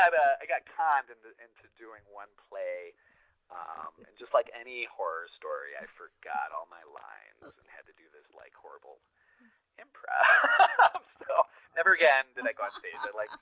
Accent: Chicago, Illinois, United States; My, you know, growing up in Chicago and then outside of Chicago as well later

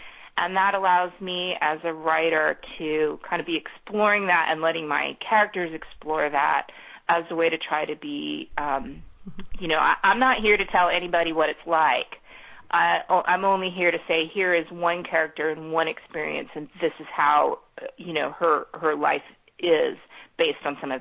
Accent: San Diego, California, United States; also born or lived in Bogota, Colombia; I grew up in San Diego, so I had a lot of interaction with people from Mexico

